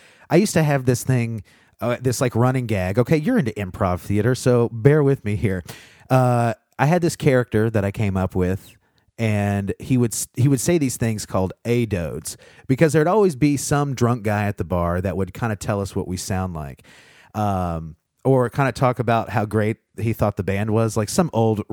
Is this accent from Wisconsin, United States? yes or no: no; Indiana, United States; Now, granted, I'm from Indiana, but I'll let it slide. Kentucky's pretty darn close to me.